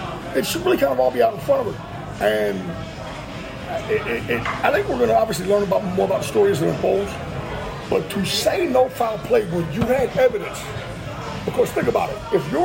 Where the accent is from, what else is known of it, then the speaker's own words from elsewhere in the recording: Texas, United States; also born or lived in Northeast; You see, we're both from Texas.